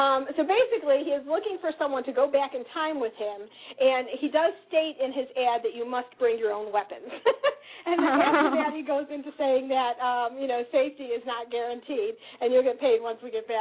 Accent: Wisconsin, United States; Well, I don't know. I'm from Wisconsin

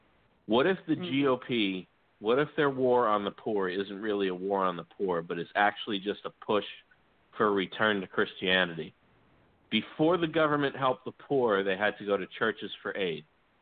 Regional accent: Mount Vernon, New York, United States; Mount Vernon has over my hometown has over 700 churches, and it's not a large town.

